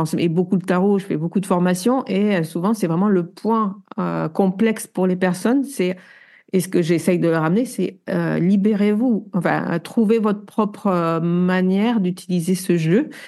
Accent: Toulouse, Occitanie, France; Je suis toulousaine, alors putain, ça me dérange pas du tout, tu vois.

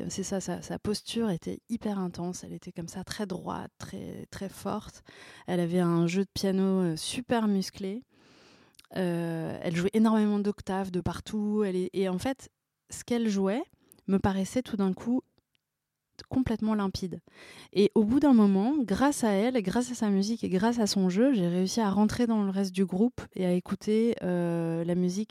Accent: Paris, Île-de-France, France; moi j'ai grandi à Paris, mais dans un milieu vraiment cosmopolite. D'un côté mon père mauritanien

